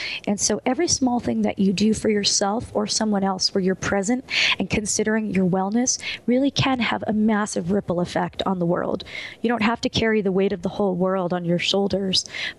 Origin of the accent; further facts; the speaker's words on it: Denver, Colorado, United States; I go on at 5 Eastern, 4 Central, 3 Mountain Time in my hometown, Denver